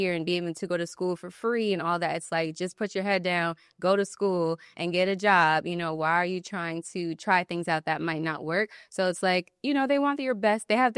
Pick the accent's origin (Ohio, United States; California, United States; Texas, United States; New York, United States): New York, United States; Albany; I'm from Albany, New York.